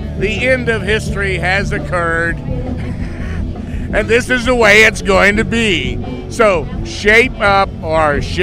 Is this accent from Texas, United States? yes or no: no; Maine, United States; but I'm from Maine. And you know, up in Maine, we say Maine the way life should be.